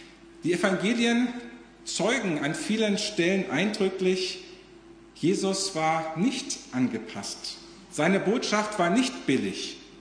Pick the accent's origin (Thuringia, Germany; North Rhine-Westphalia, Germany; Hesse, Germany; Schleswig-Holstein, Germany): Hesse, Germany; Marburg; now in Langen, Germany; Ich komme gebürtig aus Marburg.